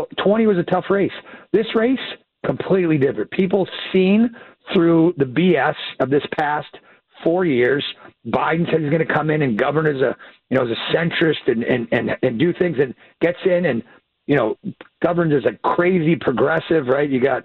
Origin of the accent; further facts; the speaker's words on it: Pittsburgh, Pennsylvania, United States; also born or lived in Philadelphia; I'm a Pittsburgh guy originally, right? Born and raised in Pittsburgh area. But I came to Philly to go to graduate school and law school.